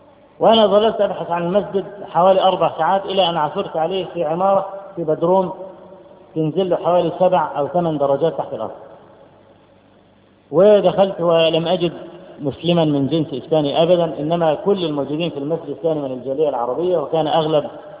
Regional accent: Egypt; أنا من مصر

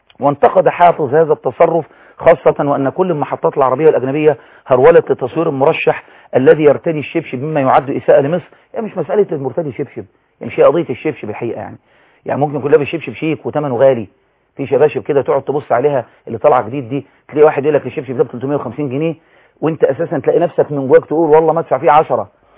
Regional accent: Egypt; عندنا في مصر

